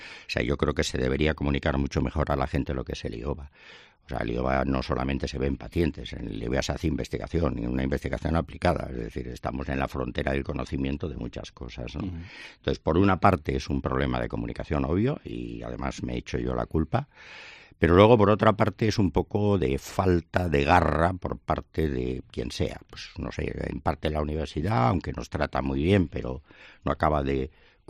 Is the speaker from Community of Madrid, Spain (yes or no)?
yes; Madrid, Community of Madrid, Spain; moved away as an adult; now in Valladolid, Spain; yo no soy de Valladolid, claro, soy extranjero. Sí. Llevo aquí 42 años, pero sigo siendo extranjero, ¿no? Además de Madrid